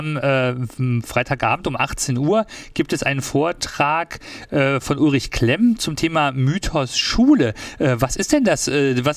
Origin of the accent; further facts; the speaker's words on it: West Germany, Germany; moved away; Als ich komme ja aus dem Westen, hierher gezogen bin